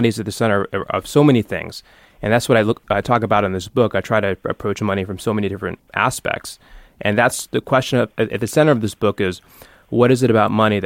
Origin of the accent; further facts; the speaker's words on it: Atlanta, Georgia, United States; now in New York, United States; I live in New York, and I'm originally from Atlanta.